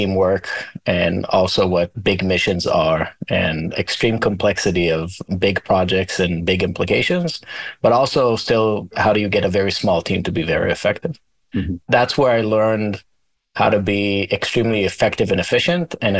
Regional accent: Israel; English is a second language; moved away as an adult; now in United States; Yeah, born and raised in Israel. So I spent all my young and early adulthood in Israel and moved to the States when I was around 26 or so.

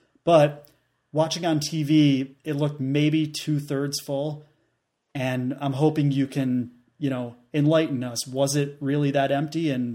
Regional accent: Syracuse, New York, United States; yes, I grew up in Syracuse, but I am a Penn State fan for life.

